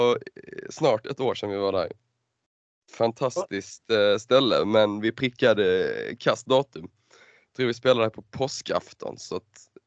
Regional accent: Ludvigsborg, Skåne, Sweden; 23 år gammal, född och uppvuxen i Ludvigsborg, Skåne.

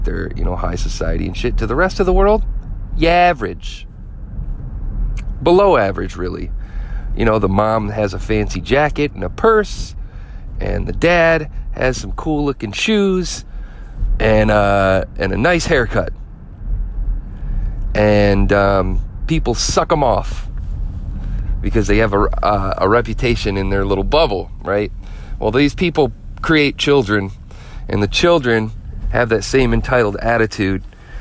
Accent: Flint, Michigan, United States; I grew up in Flint, Michigan. The place I ended up moving to, I moved around a little bit. The place I ended up with my family is a small town. I guess you could say it's outside of Ann Arbor, Michigan.

